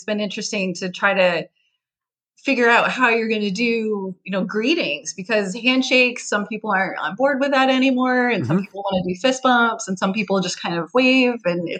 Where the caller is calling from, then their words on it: Rhode Island, United States; I'm calling in from Rhode Island, which is the smallest state in the United States.